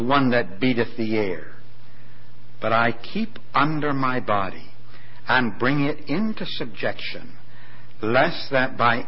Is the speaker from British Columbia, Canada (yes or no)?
no; St. Catharines, Ontario, Canada; and I come from St. Catharines